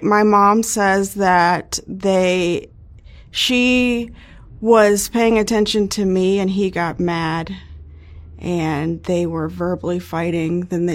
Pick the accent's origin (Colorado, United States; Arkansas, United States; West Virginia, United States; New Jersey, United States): West Virginia, United States; Beckley; born there; also born or lived in East Coast; I was born in Beckley, West Virginia, and moved all over the place from then. So the East Coast, up and down.